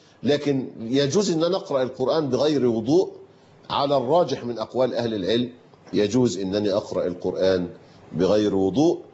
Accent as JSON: {"language": "Arabic", "country": "Egypt"}